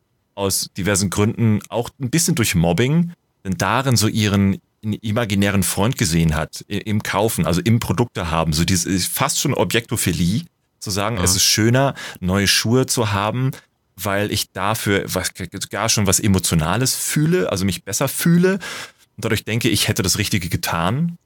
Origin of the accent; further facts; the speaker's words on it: Lower Saxony, Germany; Ich bin Niedersachse, so.